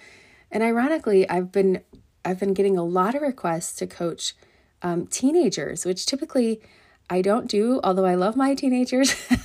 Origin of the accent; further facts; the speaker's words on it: Hawaii, United States; fortunately, I grew up in Hawaii, so the beach was 5 minutes away. I spent a majority of my childhood in the water or just sitting on the shore.